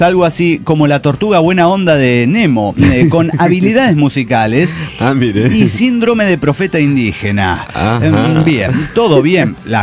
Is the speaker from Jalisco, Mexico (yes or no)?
yes; Guadalajara, Jalisco, Mexico; de Guadalajara, Jalisco